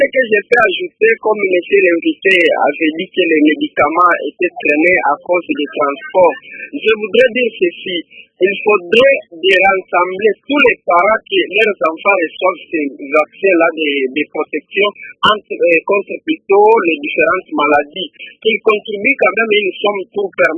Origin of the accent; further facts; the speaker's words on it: Kalima, Maniema, DR Congo; ici chez nous à Kalima et partout dans notre pays de la RDC